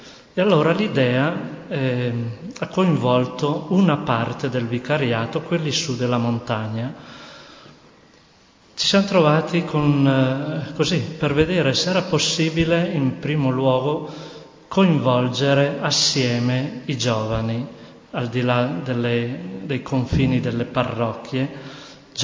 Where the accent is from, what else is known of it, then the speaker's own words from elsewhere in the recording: Padua, Veneto, Italy; Ero in un'altra diocesi prima, provengo da Padova.